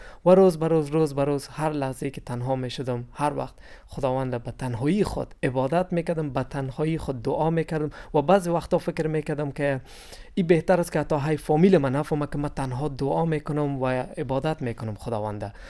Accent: Afghanistan; من از افغانستان هستم.

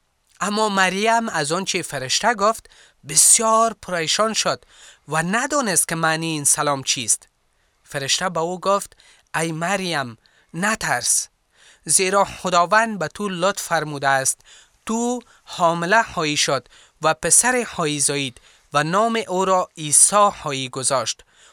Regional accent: Kabul, Afghanistan; میگم من بچه کابل هستم

